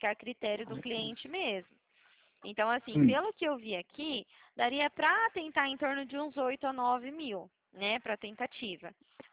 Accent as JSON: {"language": "Portuguese", "town": "Dracena", "region": "São Paulo", "country": "Brazil", "said": "Eu sou de Dracena"}